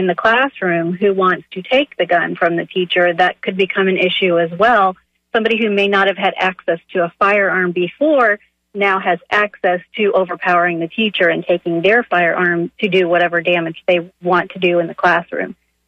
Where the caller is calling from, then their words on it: Tampa, Florida, United States; in Tampa.